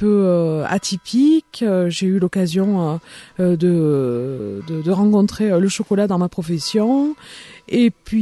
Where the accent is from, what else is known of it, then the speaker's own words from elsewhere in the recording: Langogne, Occitanie, France; born there; also born or lived in Lyon; Langogne, apparemment on y revient, et voilà pourquoi je suis revenue, et j'ai la chance de pouvoir travailler avec ma passion et là où je suis née, à Langogne.